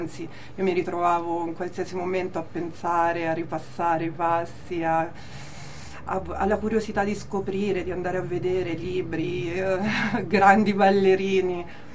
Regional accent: Bastia Umbra, Umbria, Italy; Sì, sono di Bastia, umbra.

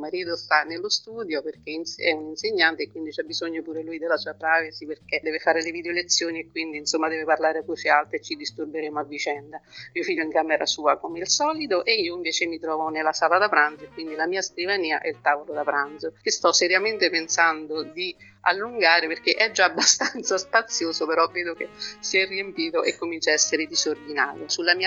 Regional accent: Calvi dell'Umbria, Umbria, Italy; born there; ho tanti libri di Calvi dell'Umbria, che è il mio paese natale

